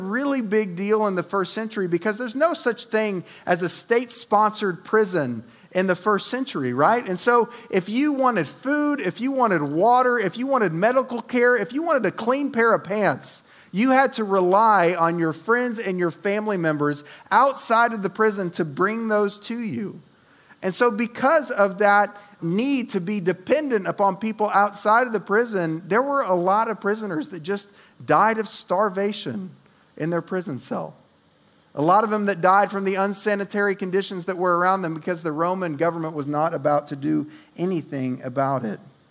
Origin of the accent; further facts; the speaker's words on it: Oklahoma, United States; I'm from Oklahoma, so I have a hard time just enunciating normal things, much less Bible names.